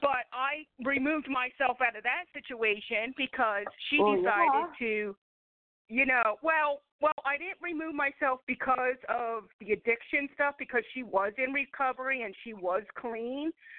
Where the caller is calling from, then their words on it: Philadelphia, Pennsylvania, United States; calling you from Philadelphia, PA.